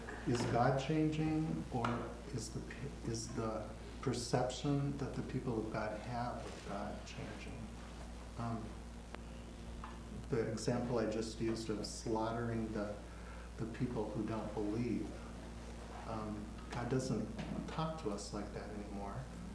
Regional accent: Minnesota, United States; As I told you, I grew up in Minnesota

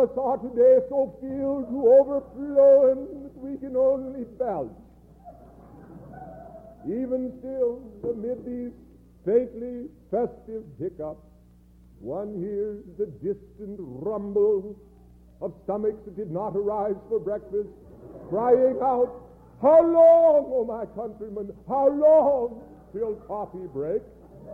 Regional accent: Texas, United States; I am from Texas, and I'm proud to be from Texas. And the further from Texas I get, the prouder I am.

